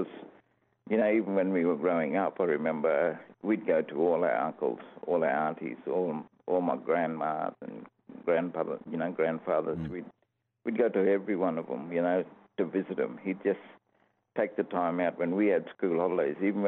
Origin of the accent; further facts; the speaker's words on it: Mareeba, Queensland, Australia; moved from there to Mareeba, and I did a lot of my senior schooling in Mareeba, which is, a lot different growing up in Mareeba, but same sort of thing.